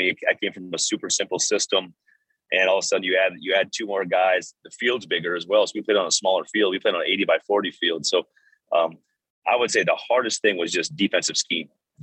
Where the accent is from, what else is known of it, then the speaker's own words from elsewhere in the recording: South Dakota, United States; now in Minnesota, United States; So I grew up in South Dakota, we played Duck Duck Goose, but yeah.